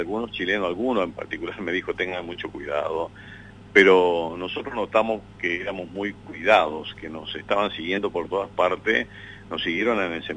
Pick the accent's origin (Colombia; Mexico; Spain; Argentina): Argentina; Concepción del Uruguay, Entre Ríos; un tipo como yo, de Concepción del Uruguay, que puedo contarla a mi pueblo